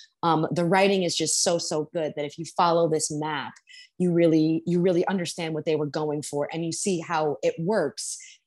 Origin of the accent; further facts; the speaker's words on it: New York, United States; And we would go see Broadway shows because I grew up in New York.